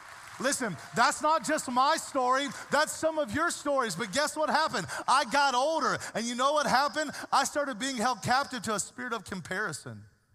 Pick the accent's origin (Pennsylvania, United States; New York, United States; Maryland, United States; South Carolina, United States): South Carolina, United States; Rock Hill; Like, I'm from Rock Hill, South Carolina. You don't know me. We're different down there.